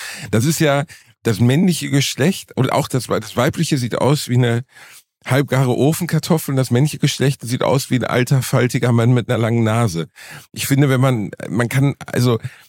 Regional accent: North Rhine-Westphalia, Germany; Ich komme aus dem Ruhrpott.

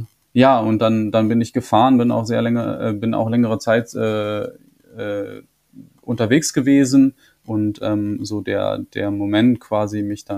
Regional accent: North Rhine-Westphalia, Germany; Also ich komme hier aus dem Münsterland, hier wird generell sehr, sehr viel Fahrrad gefahren.

